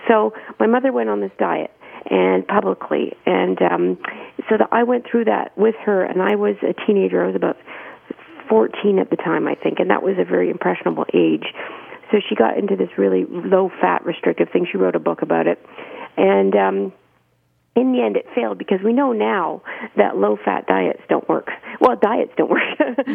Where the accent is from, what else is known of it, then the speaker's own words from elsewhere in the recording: Toronto, Ontario, Canada; So I grew up in Toronto with a food critic mother.